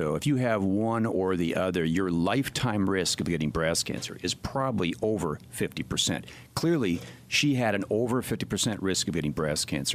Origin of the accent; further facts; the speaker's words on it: Wisconsin, United States; Bratwurst for sure big in Wisconsin where I grew up, and I was just back from my high school reunion